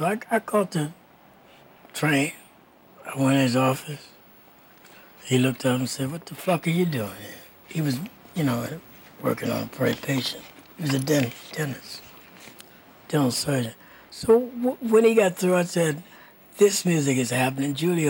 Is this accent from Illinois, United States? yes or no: no; St. Louis, Missouri, United States; Blanton is from St. Louis, from my hometown